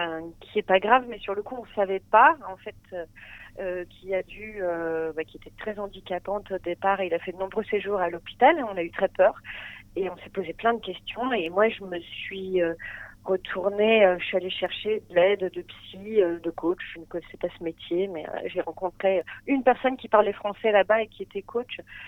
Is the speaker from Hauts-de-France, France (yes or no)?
yes; Hauts-de-France, France; parce que moi je suis picarde, hein, j'ai longtemps habité à Saint-Riquier à côté d'Abbeville.